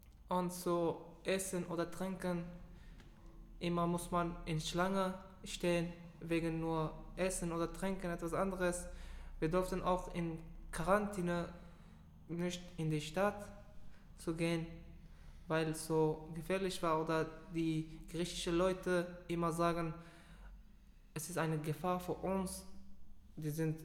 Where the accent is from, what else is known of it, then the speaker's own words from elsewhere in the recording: Afghanistan; German is a second language; wir kommen aus Afghanistan oder wir waren so etwas passiert in unterwegs.